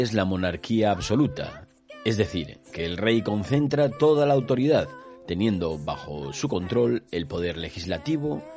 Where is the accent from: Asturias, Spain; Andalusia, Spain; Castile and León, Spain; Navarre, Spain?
Asturias, Spain; Grandas de Salime; de Grandas de Salime, un pueblo enorme, enorme y animado, que está situado en el occidente de Asturias, en el norte de España. Tan enorme es que vivimos por lo menos 300 personas.